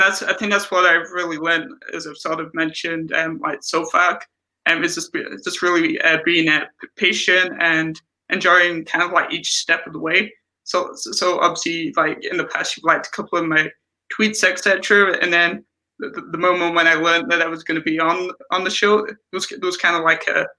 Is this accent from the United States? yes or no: no; England, United Kingdom; now in Canada; I'm originally from England. I'm now living in Canada